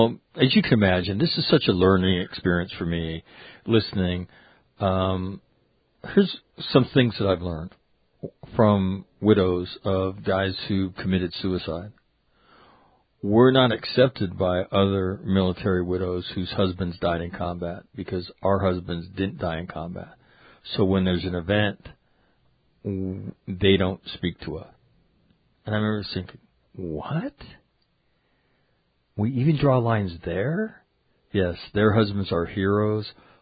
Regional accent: Sacramento, California, United States; not far from my hometown of Sacramento.

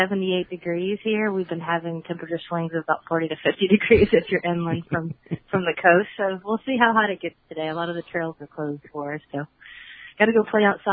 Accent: Morgan City, Louisiana, United States; So I was born and raised in Louisiana, Southern Louisiana, a little town called Morgan City.

